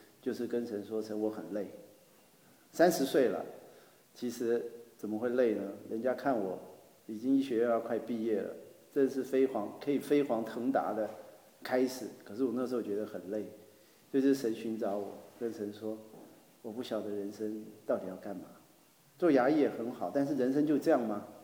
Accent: Taiwan; 我在台湾出生长大，我今年49岁，然后我是在基督教家庭长大，但是我其实没有真的信

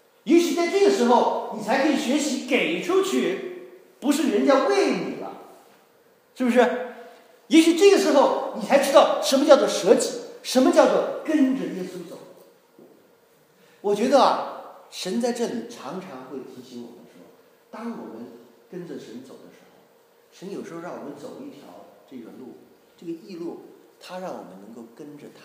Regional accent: Xi'an, Shaanxi, China; 我们在西安长大的时候，有时候我们去郊区，那西安的外面呢，就是有这个啊黄河比较远一点哈，有一条小河哈，就是黄河的支流。

